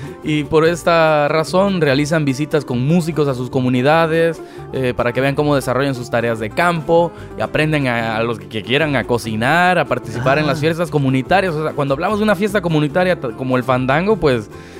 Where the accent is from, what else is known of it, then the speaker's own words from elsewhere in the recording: Veracruz, Mexico; now in Los Angeles, United States; Como deben saber ustedes, pues soy de Veracruz, pero he emigrado a Los Ángeles